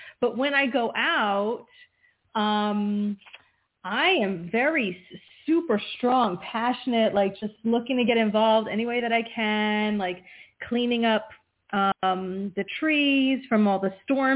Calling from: New Jersey, United States; from New Jersey.

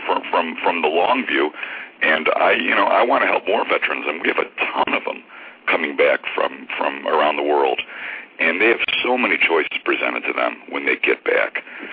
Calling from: Cleveland, Ohio, United States; The rock and roll capital of the world, Cleveland, Ohio.

